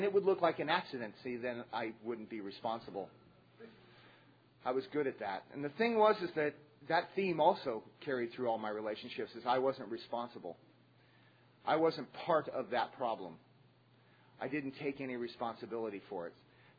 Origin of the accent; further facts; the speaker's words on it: California, United States; also born or lived in Pueblo, Colorado; we grew up in Pueblo, Colorado. We moved to San Francisco, California, or to the Bay Area, just north of there in Marin County. And I lived there for most of my life, until I was probably in my 30s.